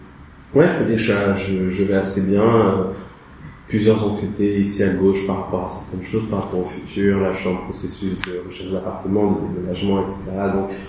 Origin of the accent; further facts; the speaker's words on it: Rwanda; born there; Je suis né au Rwanda, hein, en 1992, hein, 92 pour les Français, septembre, Balance.